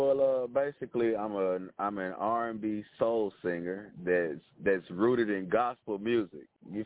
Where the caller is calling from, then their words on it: Jackson, Tennessee, United States; I'm calling from Jackson, Tennessee. We're about 60 miles east of Memphis.